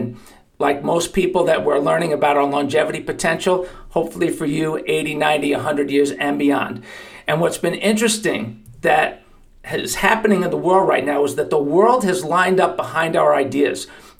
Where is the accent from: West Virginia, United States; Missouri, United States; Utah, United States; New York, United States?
New York, United States; fan from way back growing up in New York.